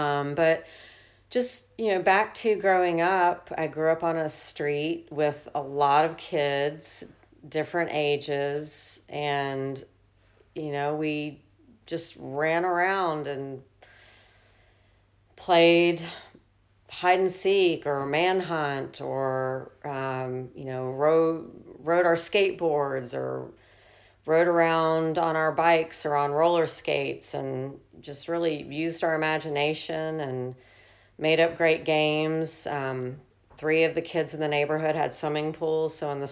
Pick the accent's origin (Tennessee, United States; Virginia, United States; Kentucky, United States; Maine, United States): Tennessee, United States; Memphis; I grew up in Memphis, Tennessee, and I had a very simple childhood, but it was a lot of fun.